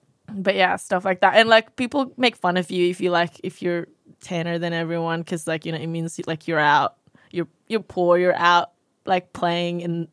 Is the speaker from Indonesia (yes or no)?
yes; Kendari, Southeast Sulawesi, Indonesia; It's called Kendari in Sulawesi.